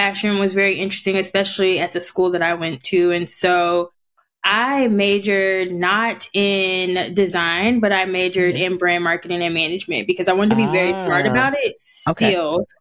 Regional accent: the South, United States; I couldn't wear skirts above my knees. I'm from the South.

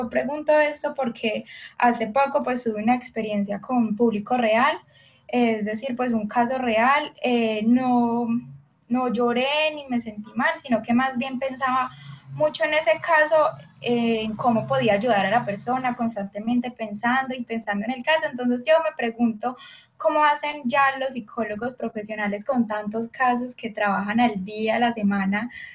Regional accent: Colombia; Yo soy de Colombia.

